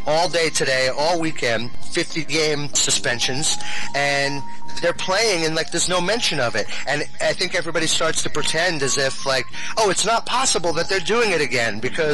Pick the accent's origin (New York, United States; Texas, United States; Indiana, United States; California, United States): New York, United States; Queens; born there; So then they moved to Queens. I was born in Queens, which should give you another hint into my Mets love.